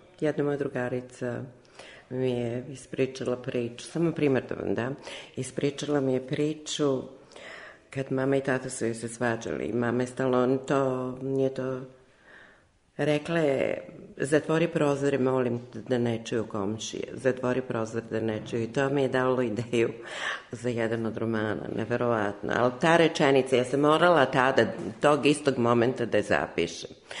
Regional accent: Belgrade, Serbia; now in London, United Kingdom; ja sam rođena Beograđanka i već 26 godina živim i radim u Londonu.

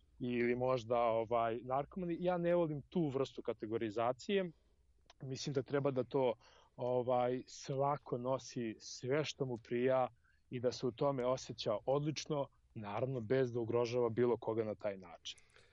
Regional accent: Užice, Šumadija and Western Serbia, Serbia; ja potičem iz Užica i ja bih rekao da sam ja Užičanin, ali u isto vreme sam građanin celog sveta.

